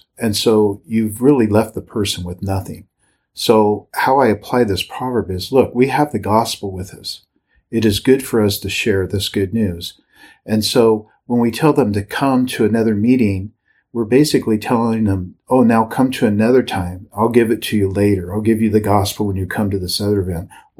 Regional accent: Seattle, Washington, United States; I'm just a guy that was addicted to heroin for a number of years in my hometown of Seattle.

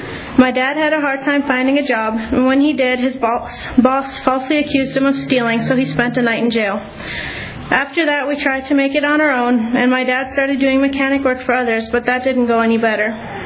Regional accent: Canada; also born or lived in Belize; I was born in Belize and moved away from there when I was about 4. My parents moved to Canada because my brother was a special needs child and they couldn't afford medical care in Belize.

